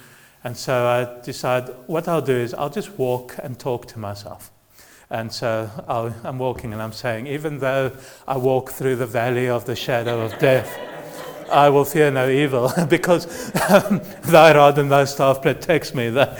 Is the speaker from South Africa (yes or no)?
yes; South Africa; because I'm from South Africa.